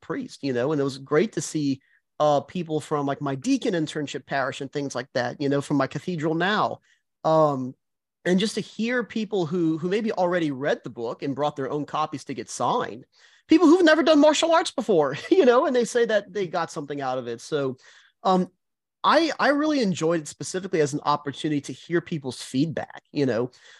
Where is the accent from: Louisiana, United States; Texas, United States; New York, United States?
Louisiana, United States; Houma; which is a Christian bookshop here in my hometown in Houma.